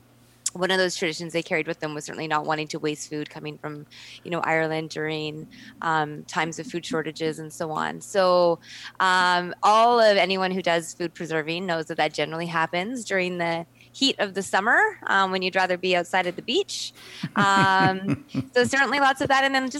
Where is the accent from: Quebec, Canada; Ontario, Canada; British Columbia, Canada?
British Columbia, Canada; Kelowna; When I grew up in Kelowna, I think the population was about, 30,000. There was no grand hotel. All of downtown was just kind of undeveloped land for the most part.